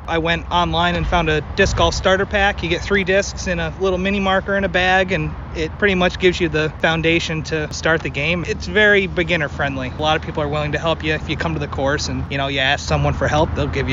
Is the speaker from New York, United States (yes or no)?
yes; Troy, New York, United States; I'm from Troy, New York, actually.